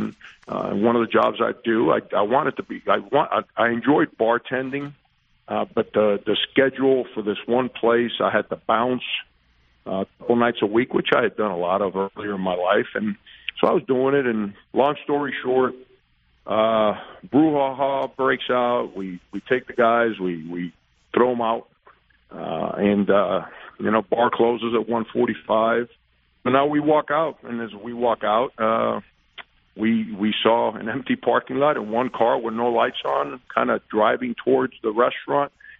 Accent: Miami, Florida, United States; As a kid growing up, all we had, I grew up in the Orange Bowl neighborhood of Miami.

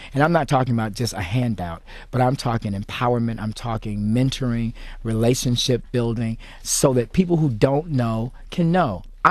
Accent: United States; I believe that we as American people specifically, and even I'll just go ahead and say even African-American people

